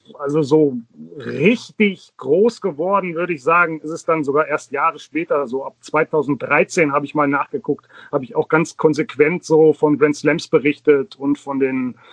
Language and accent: German; Förde, Germany; also born or lived in Duisburg; Ich bin in Duisburg geboren, aber mit meinen Eltern zusammen schon 1975, also als ich ungefähr 2 war, hier nach Förde gezogen.